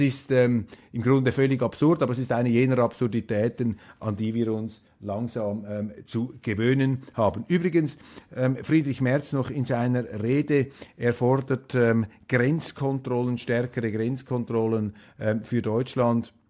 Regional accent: Switzerland; Und für mich jetzt als Schweizer war etwas irritierend zu sehen

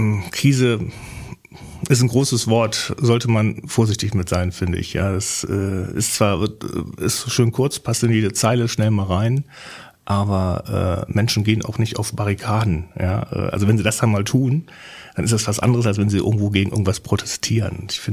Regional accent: West Germany, Germany; ich komme ja eigentlich aus dem Westen, bin aber 1991 nach Sachsen-Anhalt gekommen.

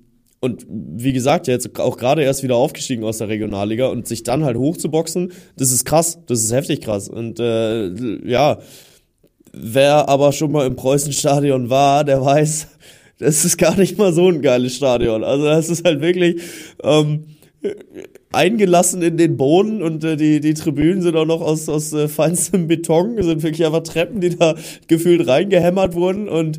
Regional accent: Münster, North Rhine-Westphalia, Germany; born there; also ich bin ja gebürtiger Münsteraner, ne?

